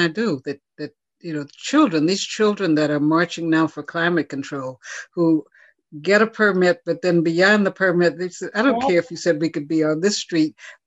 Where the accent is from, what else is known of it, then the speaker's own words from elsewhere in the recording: Kansas, United States; I grew up in Kansas, which was supposed to be a state that was a free state. It wasn't in the South